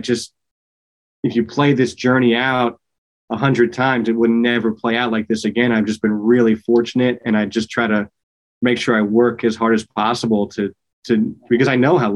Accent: New Jersey, United States; moved away as an adult; And so I grew up in New Jersey, but I moved from New Jersey to Maryland for school.

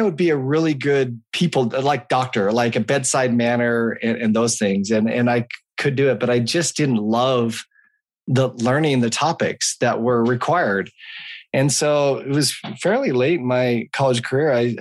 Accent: Ogden, Utah, United States; I grew up in Utah, in a town called Ogden, Utah, and I'm one of six kids with in our family.

